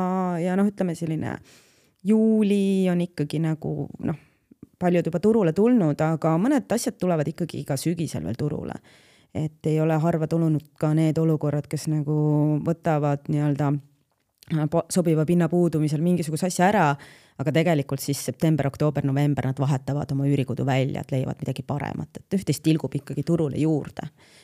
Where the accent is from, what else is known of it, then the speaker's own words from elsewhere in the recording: Kobela, Võru County, Estonia; Aga mina ise olen tegelikult maatüdruk. Pärit Võrumalt, Antsla vallast, Kobelast. Et selline väike kohakene